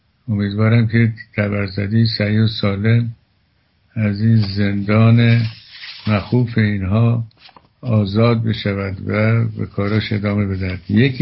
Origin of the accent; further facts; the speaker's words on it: Iran; ما همه ایرانی هستیم، زاده این سرزمین و اجداد ما هم چنین بوده